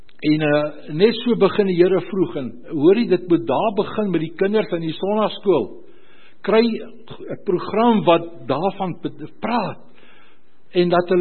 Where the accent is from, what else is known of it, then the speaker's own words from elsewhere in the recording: Boksburg, Gauteng, South Africa; ek is uit Boksburg uit, ek en Marietjie toe Stellingveld toe.